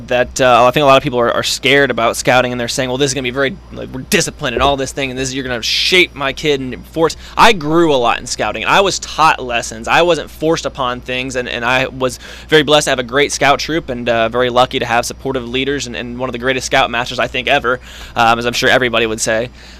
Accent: Texas, United States; And of course, I didn't grow up here. I grew up in Texas

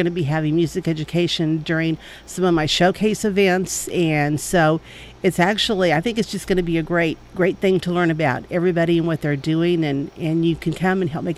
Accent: Tulsa, Oklahoma, United States; born there; actually I was born in Tulsa

